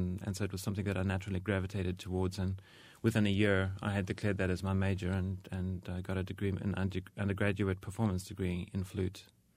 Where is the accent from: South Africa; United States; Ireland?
South Africa; Durban, KwaZulu-Natal; And there's something about this excerpt that really gives me that sense of being back in my hometown, Durban.